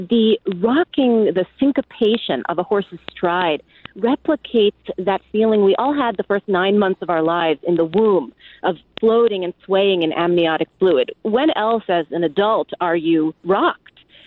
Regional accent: New York City, New York, United States; I'm born and raised in New York City. I'm the daughter of a Holocaust survivor and an immigrant.

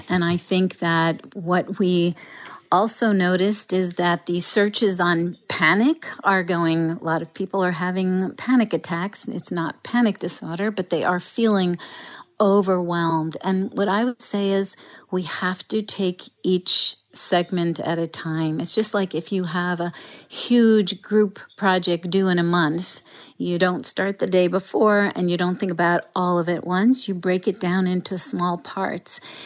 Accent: Queens, New York, United States; English is a second language; So I grew up in New York, in Queens, New York, as a child of immigrants, and we did not speak English at home. We spoke Russian and Armenian.

